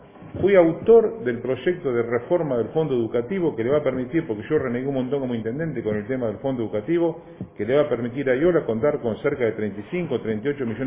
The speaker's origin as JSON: {"language": "Spanish", "town": "Chacabuco", "region": "Buenos Aires Province", "country": "Argentina", "tie": "born or raised there", "said": "Nací en Chacabuco, mis abuelos son de Chacabuco, mi viejo es de Chacabuco, mi señora es de Chacabuco, mis hijos de Chacabuco, vivo en Chacabuco, voy a vivir siempre en Chacabuco"}